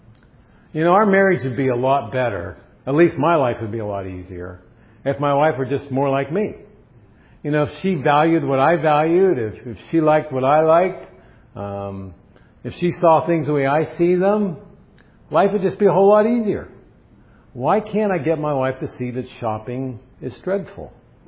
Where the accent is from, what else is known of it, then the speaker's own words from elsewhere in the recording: Pittsburgh, Pennsylvania, United States; I grew up in Steeler country. Pittsburgh doesn't have a basketball team, but they have a football team.